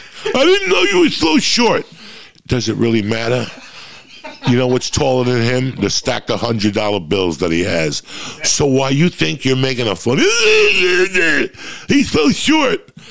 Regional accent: New Jersey, United States; I grew up in Jersey, guys.

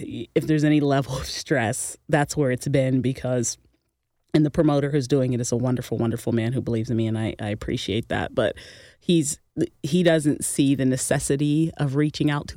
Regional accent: Pittsburgh, Pennsylvania, United States; So, I mean, I'm from Pittsburgh. My career was there majority of my career was there.

